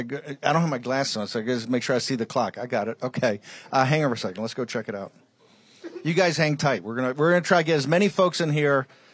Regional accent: Norfolk, Virginia, United States; born there; Now, I was born in Norfolk back in the days when that was a great, great railroad, right?

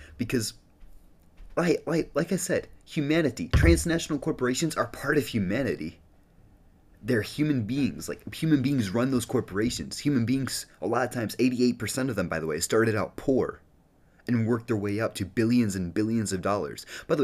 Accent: United States; born there; I'm glad I was born in America.

